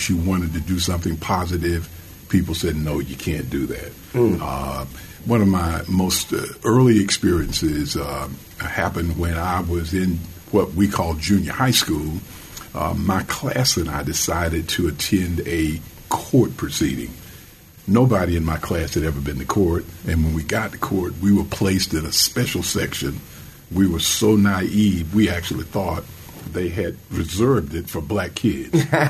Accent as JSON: {"language": "English", "town": "Midville", "region": "Georgia", "country": "United States", "tie": "born or raised there", "said": "I grew up in South Georgia in a little place called Midville"}